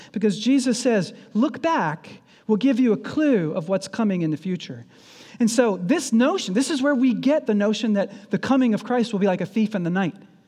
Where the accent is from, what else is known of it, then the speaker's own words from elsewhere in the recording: Kentucky, United States; I'm from Kentucky. I went to visit my mom, and my son, oldest son, David, and I stopped in.